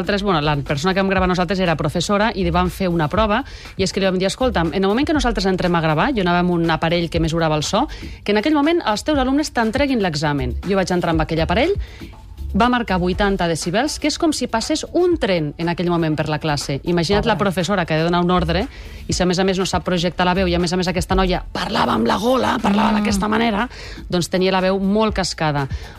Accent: Lleida, Catalonia, Spain; Jo no sé si és que sóc de Lleida i les E's són les que tinc molt interioritzades

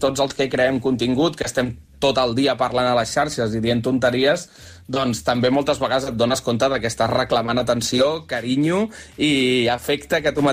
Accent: Catalonia, Spain; jo crec que del món del freestyle, de tots els que som catalans, que no en som pocs, tampoc

